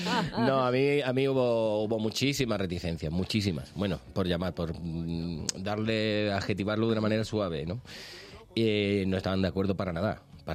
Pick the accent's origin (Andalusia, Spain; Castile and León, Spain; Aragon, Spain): Andalusia, Spain; Seville; Yo soy de Las 3000 Viviendas, quiero dejarlo aquí claro, sí, reivindicarlo desde aquí.